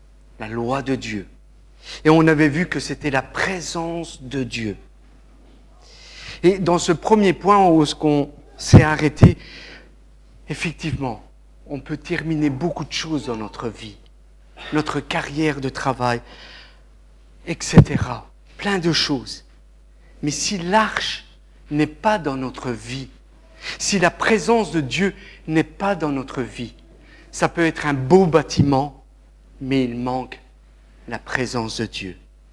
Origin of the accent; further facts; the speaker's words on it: Italy; French is a second language; Je suis italien